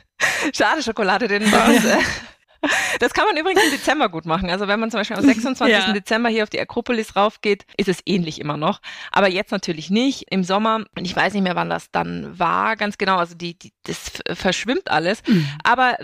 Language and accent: German; Austria; now in Hamburg, Germany; ich bin Österreicherin und bin vor 17 Jahren nach Hamburg gezogen, also 2006.